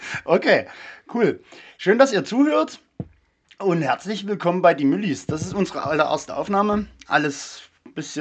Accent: Saxony, Germany; wie gesagt. Ich bin aus der Nähe von Leipzig, aus Grostitz.

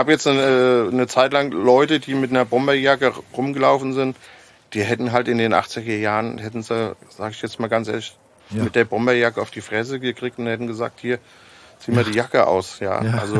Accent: Steinbach, Hesse, Germany; Also ich bin in Steinbach aufgewachsen.

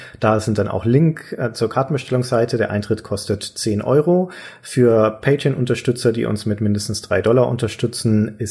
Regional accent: Nuremberg, Bavaria, Germany; Also erkenne ich Nürnberg jetzt nicht wieder, was du gerade beschrieben hast. Ich liebe meine Heimatstadt.

